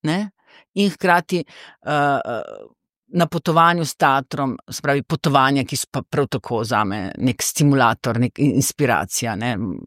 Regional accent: Grahovo, Littoral–Inner Carniola, Slovenia; Pa jaz prihajam iz Grahovega pri Cerknici, prihajam iz okolja, ki ne samo, da je bilo pač okolje takšno, da je bilo na ta način destimulativno, da ni bilo fino, če si izstopal

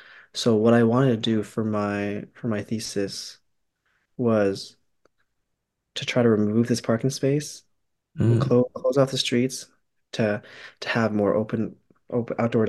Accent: New Jersey, United States; Well, I grew up in New Jersey. I went to NYU for undergrad, and I'm still here for grad school.

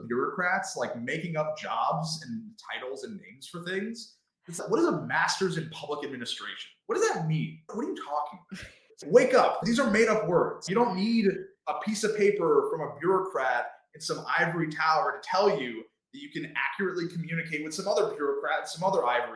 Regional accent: Oceanside, New York, United States; So I'm from Long Island originally. I'm from this town called Oceanside. It's on the south shore of Long Island.

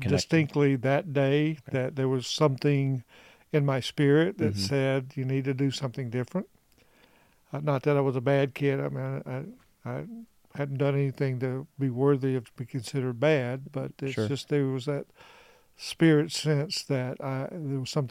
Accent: South Carolina, United States; also born or lived in South Dakota; I grew up in South Carolina. We were looking for that next location, and back in the old days, we had real maps, not a phone, and so I flipped the page, and the next page, it was South Dakota.

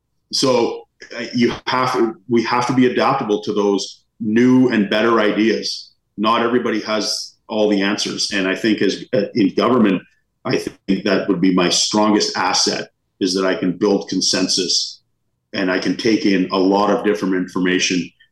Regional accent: Canada; I don't want to be that as a Canadian.

